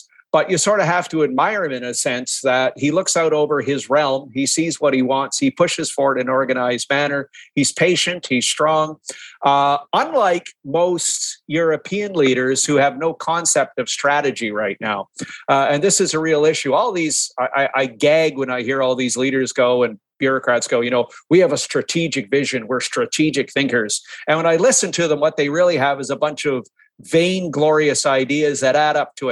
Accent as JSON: {"language": "English", "country": "Canada", "said": "I went into Ukraine with an American-led mission as a Canadian intelligence officer"}